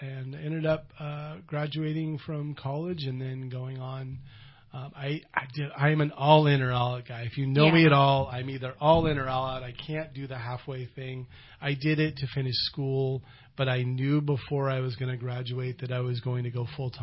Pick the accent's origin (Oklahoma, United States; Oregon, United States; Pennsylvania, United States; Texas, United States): Oregon, United States; Dayville; So I grew up in Eastern Oregon, a little town called Dayville outside of John Day.